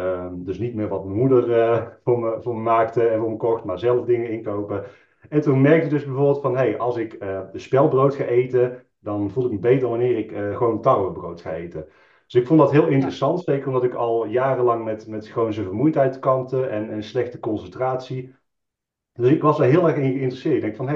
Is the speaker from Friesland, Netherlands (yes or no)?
no; Tilburg, North Brabant, Netherlands; 33 jaar. Ik kom uit Tilburg.